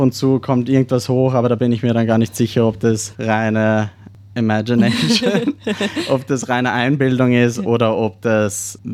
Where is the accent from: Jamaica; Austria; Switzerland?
Austria; also born or lived in Darwin; now in Australia; Ja, also ich bin jetzt seit 2 Monaten in Australien. Ich bin die letzten 18 Jahre in Österreich gewesen. Ich bin gebürtiger Australier, bin 1996 in Darwin auf die Welt gekommen